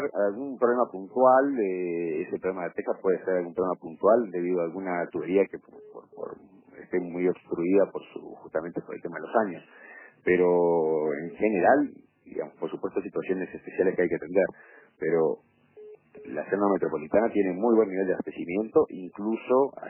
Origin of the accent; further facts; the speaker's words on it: Montevideo, Uruguay; como lo sufrimos todos este problema como montevideanos